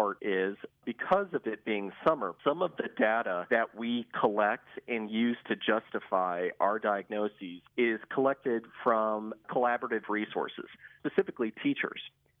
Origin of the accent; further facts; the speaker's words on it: Poplar Bluff, Missouri, United States; so I'm originally from this area. I mean, I've been in Poplar Bluff, Missouri. That's my hometown